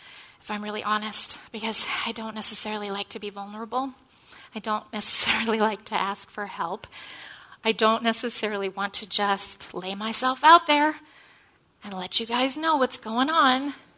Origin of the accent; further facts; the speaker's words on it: Michigan, United States; a recent trip that I took back to my hometown in Michigan.